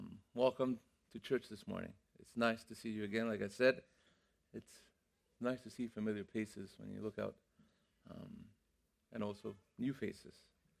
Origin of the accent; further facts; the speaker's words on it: Mexico City, Mexico; It was hard to find green stuff in Mexico City growing up